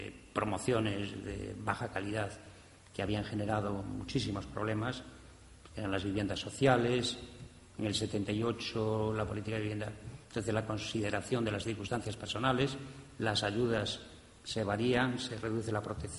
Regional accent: Lugo, Galicia, Spain; Yo que soy de Lugo

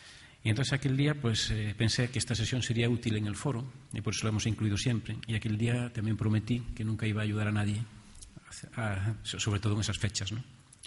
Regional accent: Galicia, Spain; now in Granada, Spain; yo soy gallego y trabajo en la Universidad de Granada.

